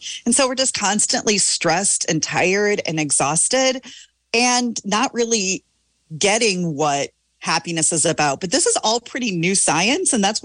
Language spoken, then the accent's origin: English; Richland Center, Wisconsin, United States; I actually met my now husband in my 40s in my hometown of Richland Center at the bowling alley.